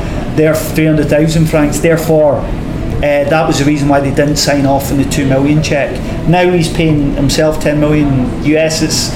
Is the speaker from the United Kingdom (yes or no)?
yes; Scotland, United Kingdom; and I'm going to say this loosely being a Scotsman